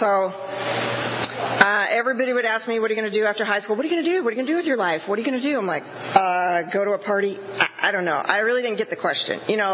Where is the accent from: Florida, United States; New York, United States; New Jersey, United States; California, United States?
California, United States; Porterville; I'm from Porterville. I grew up in Porterville. I was born and raised there, and I'm 54 years old.